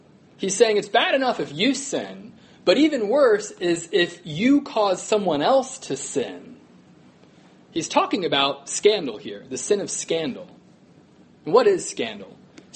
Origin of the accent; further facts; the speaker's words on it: Washington, District of Columbia, United States; came to my hometown, Washington, D.C.